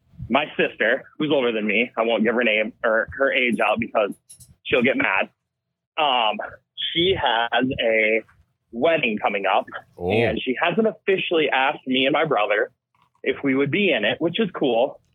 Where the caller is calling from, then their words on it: Sioux Falls, South Dakota, United States; Sioux Falls, South Dakota.